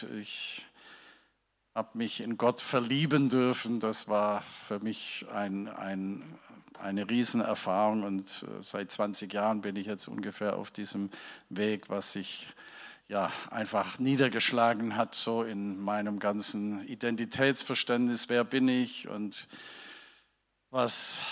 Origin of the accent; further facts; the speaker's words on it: Ravensburg, Baden-Württemberg, Germany; accent: Swabian; Ich komme ursprünglich aus dem schönen Schwabenlande. Das verrät auch mein Dialekt. Genau genommen aus Ravensburg. Da habe ich die ersten grob 60 Jahre meines Lebens verbracht. Dort war ich viele Jahre Pastor, auch so einer Gemeinde wie hier, einer Pfingstgemeinde.